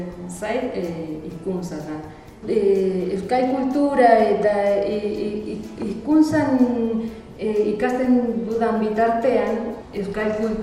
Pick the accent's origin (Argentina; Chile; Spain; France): Argentina; Azul, Buenos Aires Province; Basque is a second language; Ni Argentinakoa naiz. Azulen bizi nahi, nire hiriak izena, Azul izena du. Buenos Aires provintzian daude kokatua.